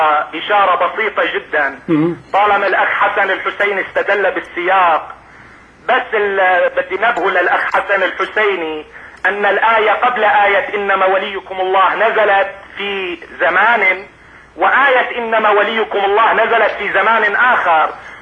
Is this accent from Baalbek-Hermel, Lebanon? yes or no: yes; Baalbek, Baalbek-Hermel, Lebanon; أنا من لبنان من بعلبك